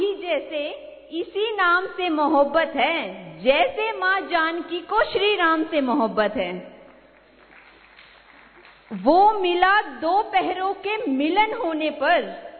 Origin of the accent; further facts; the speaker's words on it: Bapoli, Haryana, India; मैं बापोली जिला पानीपत से आई हूँ।